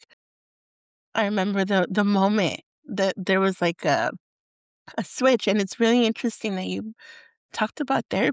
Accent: Los Angeles, California, United States; And in my growing up in El Sereno, which is Northeast LA, and in my family, I often felt, in some weird way, I often felt like I didn't belong.

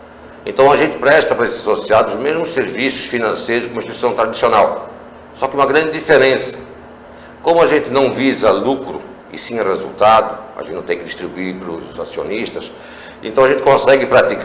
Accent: Nova Trento, Santa Catarina, Brazil; eu sou natural de Nova Trento

